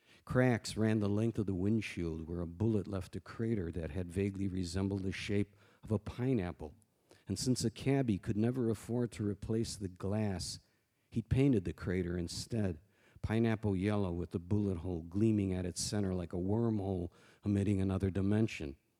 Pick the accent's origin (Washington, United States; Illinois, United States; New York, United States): Illinois, United States; Chicago; I grew up on the South Side in Little Village, where I lived.